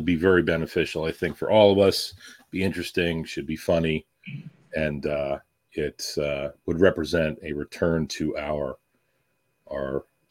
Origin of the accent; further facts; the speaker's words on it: New Jersey, United States; We grew up together in the Pine Barrens in New Jersey